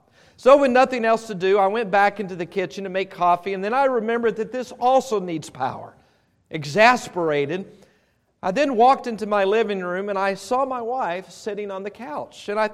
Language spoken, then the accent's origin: English; Texas, United States; my fondest memory growing up in Texas during the wintertime is I remember we got a half, no joke, this is not exaggerated, we got about a half inch to an inch of snow